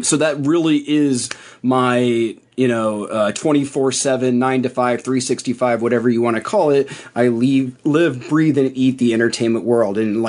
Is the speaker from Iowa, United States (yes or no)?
yes; Iowa, United States; I grew up in Iowa, I grew up in a small town in the middle of nowhere